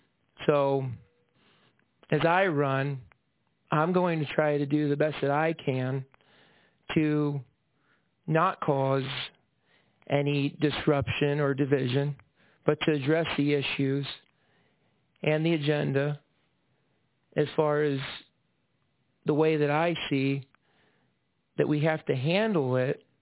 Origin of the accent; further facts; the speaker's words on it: United States; born there; I was born right here, well, not here, but I was born in Seneca County, and there's something that drew me back here